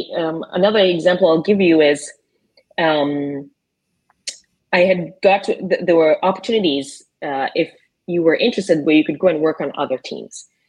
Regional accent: Kenya; And, you know, I'm from Kenya.

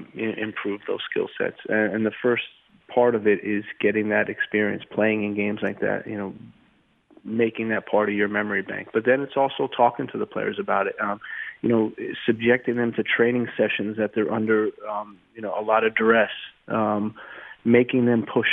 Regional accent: New Jersey, United States; Growing up in New Jersey and playing with all different ethnicities and seeing how the game was played on different parts of the world

